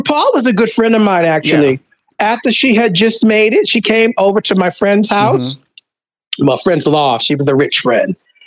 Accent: Brooklyn, New York, United States; Born and raised in Brooklyn. I was born in Brooklyn Jewish Hospital, which is a condominium now.

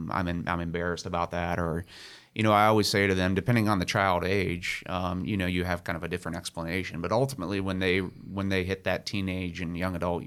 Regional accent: West Virginia, United States; Yeah, well, I'm from West Virginia. I'm a Mountaineer and I was born and raised there.

